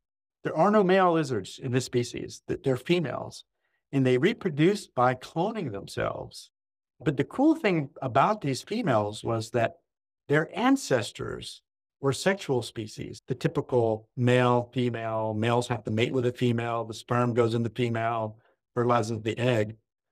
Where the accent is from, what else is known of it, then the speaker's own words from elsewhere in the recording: Georgia, United States; I grew up in South Georgia in the countryside. I spent a lot of time out in the woods and nature looking at animals